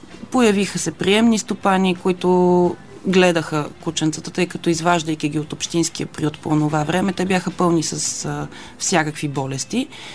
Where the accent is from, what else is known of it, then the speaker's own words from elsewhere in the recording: Sofia, Sofia City, Bulgaria; Ами на 35 години съм, от София съм